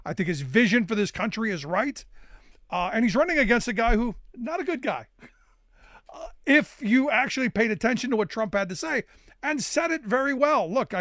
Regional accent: Cleveland, Ohio, United States; So as a kid growing up in Cleveland, the famous story about, you know, the Cuyahoga River in Cleveland

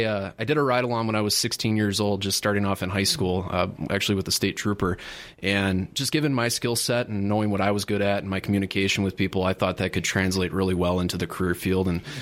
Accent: Wisconsin Rapids, Wisconsin, United States; also born or lived in Plover; I'm from Wisconsin Rapids. Wisconsin Rapids, born and raised for pretty much the first half of my life. And I actually grew up in Plover during adolescence, okay.

